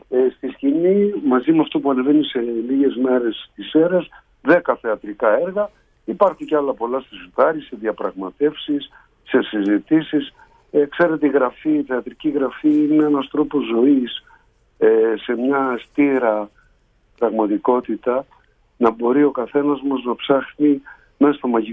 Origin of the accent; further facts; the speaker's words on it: Kasos, South Aegean, Greece; also born or lived in Egypt; εγώ γεννήθηκα στην Αίγυπτο και μεγάλωσα σε ένα μικρό νησί των Δωδεκανήσων που λέγεται Κάσος, ένα πολύ